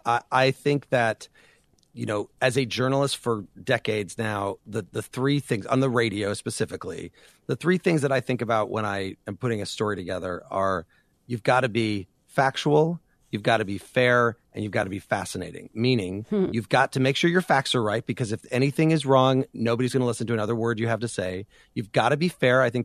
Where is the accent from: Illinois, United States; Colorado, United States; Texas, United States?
Illinois, United States; Urbana; So we're going to start this week in Urbana, Illinois, my hometown.